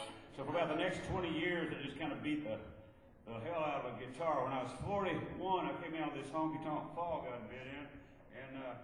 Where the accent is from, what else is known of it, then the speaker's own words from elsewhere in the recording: Hugo, Oklahoma, United States; also born or lived in Northeast Texas; I grew up in Northeast Texas and Southeast Oklahoma. I grew up outside Hugo, Oklahoma, in this little house.